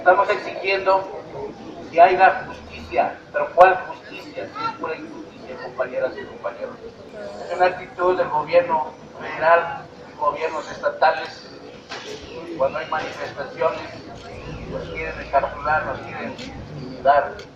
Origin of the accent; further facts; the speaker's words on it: Chiapas, Mexico; first language Tzeltal; En Chiapas estamos apoyando, yo soy integrante de la comunidad tzeltal, hablante de mi lengua materna, soy intérprete traductor de la lengua tzeltal